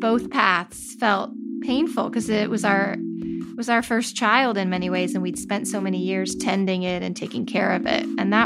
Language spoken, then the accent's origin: English; California, United States; It was interesting to me, too, just growing up in Silicon Valley